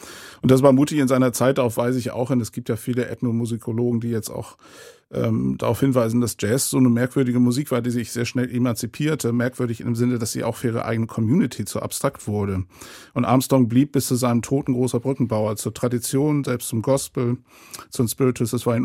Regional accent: Northern Germany, Germany; am Meer sitzen, was ich als Norddeutscher sehr schätze

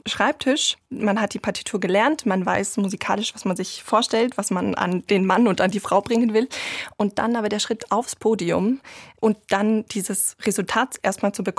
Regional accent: Munich, Bavaria, Germany; Ich bin Münchner Kindl, ne?

